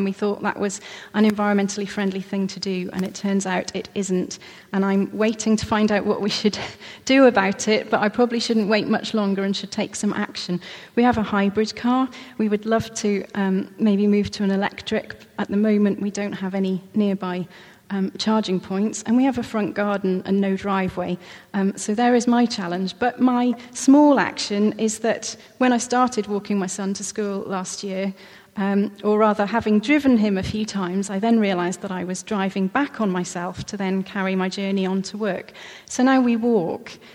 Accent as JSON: {"language": "English", "town": "Swansea", "region": "Wales", "country": "United Kingdom", "tie": "born or raised there", "said": "growing up in Swansea"}